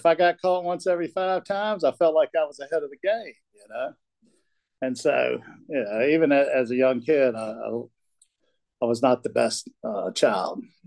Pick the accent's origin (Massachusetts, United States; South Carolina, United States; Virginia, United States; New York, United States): Virginia, United States; Charlottesville; I was born and raised down in Charlottesville. So I lived there till I was 30, did a fair amount of damage there.